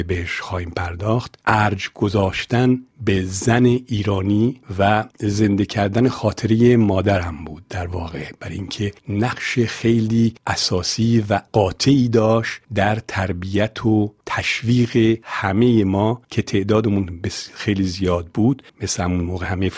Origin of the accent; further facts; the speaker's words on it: Mashhad, Razavi Khorasan, Iran; من مشهدی هستم. بخش مهمی از زندگیم در مشهد گذشته